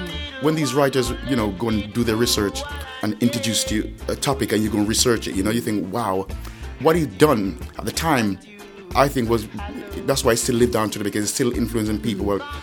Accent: Jamaica; born there; Obviously I was born in Jamaica, so obviously I brought the reggae, the ska.

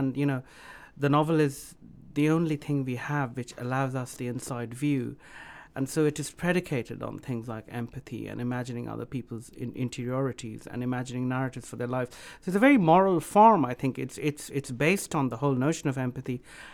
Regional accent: Kolkata, West Bengal, India; So in the 70s, when I was growing up in Calcutta

